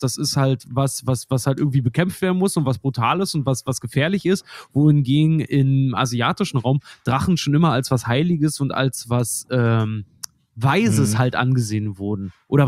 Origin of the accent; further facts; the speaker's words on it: East Germany, Germany; Ich komme aus dem Osten